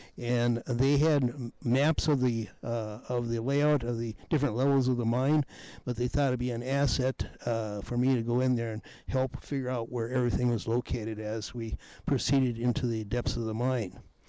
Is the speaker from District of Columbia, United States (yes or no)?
no; Duluth, Minnesota, United States; I'm from Duluth, Minnesota, and I have a history with Holden Village going back to 1969.